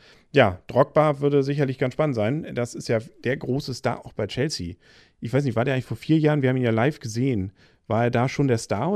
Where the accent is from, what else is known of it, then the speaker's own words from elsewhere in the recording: Kiel, Schleswig-Holstein, Germany; Wir als Kieler, da war praktisch ein Kieler.